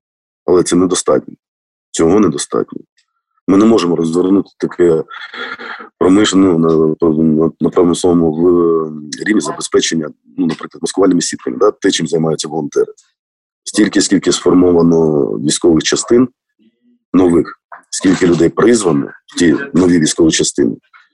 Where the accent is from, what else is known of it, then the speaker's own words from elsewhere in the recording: Dnipro, Dnipropetrovsk Oblast, Ukraine; ті люди, які знаходяться в центральній частині України, в моєму рідному Дніпрі